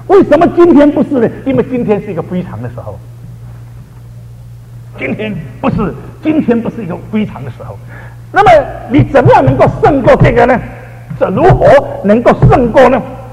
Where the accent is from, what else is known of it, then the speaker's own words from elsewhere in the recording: Singapore; 霍牧师知道我是新加坡人。